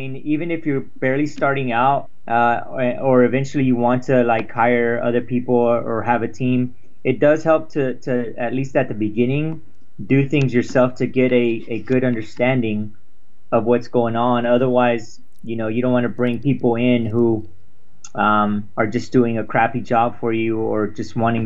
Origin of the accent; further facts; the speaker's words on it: Texas, United States; No. I mean, I was born and raised in Texas.